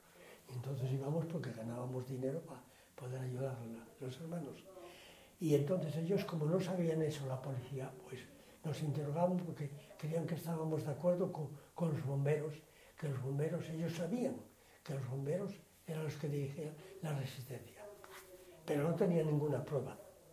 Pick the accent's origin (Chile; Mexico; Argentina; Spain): Spain; aquí no habla francés nadie, somos todos españoles.